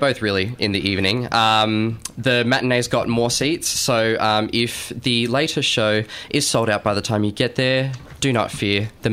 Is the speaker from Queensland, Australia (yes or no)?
yes; Camp Hill, Queensland, Australia; because when my mum and I were growing up in Camp Hill... I'll tell the story in the show.